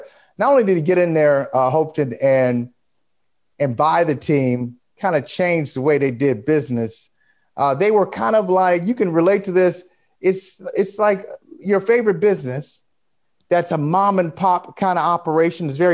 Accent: Ohio, United States; I grew up in Ohio, and I couldn't stand him.

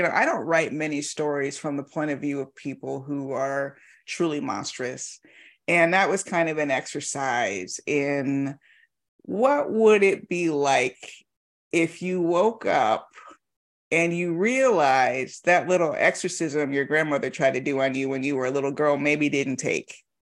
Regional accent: Miami, Florida, United States; grew up in Florida now, but of course, I grew up in Miami. And Miami is a whole different animal.

